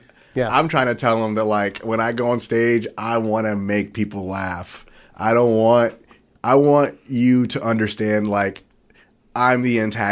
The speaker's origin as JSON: {"language": "English", "town": "Columbus", "region": "Ohio", "country": "United States", "tie": "born or raised there", "said": "Like I grew up in Columbus, Ohio, and around Mexican dudes"}